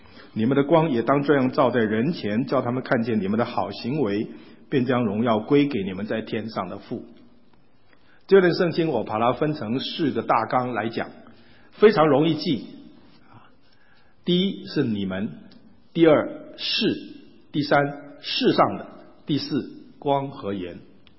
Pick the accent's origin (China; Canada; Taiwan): China; 这个虚心不只是我们中国人讲到谦虚的意思